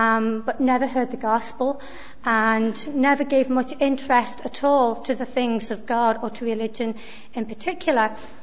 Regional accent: Liverpool, North West England, United Kingdom; accent: mixture; I grew up in the city of Liverpool. I used to be able to say that you could probably tell by my accent, but I have a wee bit of a mixture of an accent now.

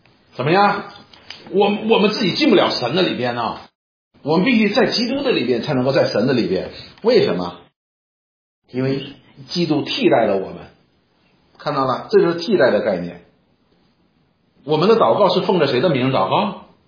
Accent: Northeast China, China; 我们东北人这里都是东北人

